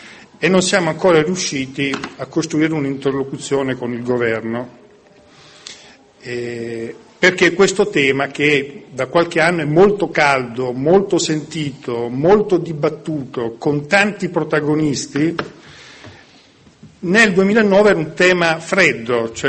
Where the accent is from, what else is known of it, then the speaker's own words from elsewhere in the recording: Lecce, Apulia, Italy; moved away as an adult; also born or lived in Santa Maria di Leuca; now in Riccione, Italy; io ci sono nato a Santa Maria di Leuca, ho vissuto sino ai 20 anni a Lecce, ci torno 2, 3 volte, 4 volte all'anno da 35 anni, da quando mi sono trasferito a Riccione, perché ho la mia famiglia, i miei genitori